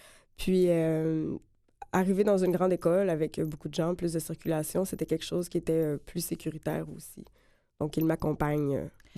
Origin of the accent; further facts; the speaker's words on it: Saguenay, Quebec, Canada; moved away as an adult; now in Montreal, Canada; Oui, je suis partie du Saguenay à 20 ans, pile. C'était pratiquement comme 2 jours après ma fête. Puis pour revenir à Montréal